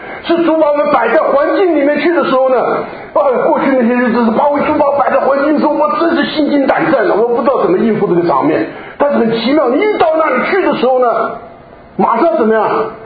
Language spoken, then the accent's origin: Chinese; China; 你们知道我们中国人一个农村的房子很简陋的啊